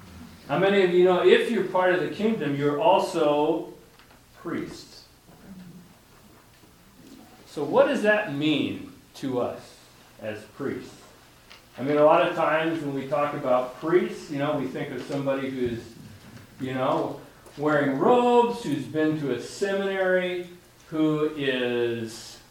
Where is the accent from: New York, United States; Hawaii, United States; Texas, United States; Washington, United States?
Washington, United States; Port Townsend; moved away as an adult; also born or lived in Port Hadlock; now in Africa; You know, I was born and raised in America. actually in Port Townsend and Port Havelock.